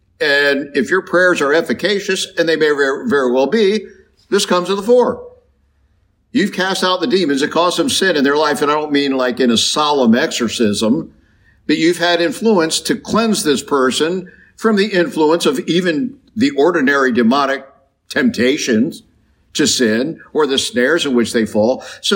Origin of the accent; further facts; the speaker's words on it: Kentucky, United States; I'm from Kentucky, particularly in the eastern part of the state. we have what are called holiness churches.